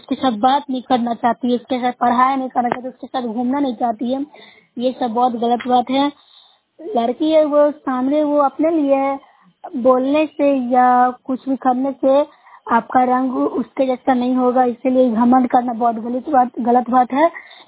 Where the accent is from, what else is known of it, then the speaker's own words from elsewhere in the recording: Bihar, India; मैं नूसरा प्रखंड से हूँ, जिला नालंदा से हूँ।